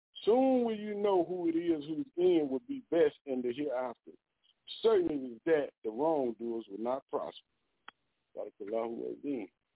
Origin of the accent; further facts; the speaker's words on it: Mississippi, United States; moved away as an adult; I'm from Mississippi. I ain't never heard nothing about Juneteenth.